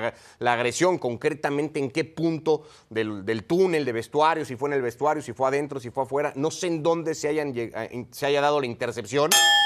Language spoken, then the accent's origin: Spanish; Mexico; porque nadie nos quiere, porque somos mexicanos.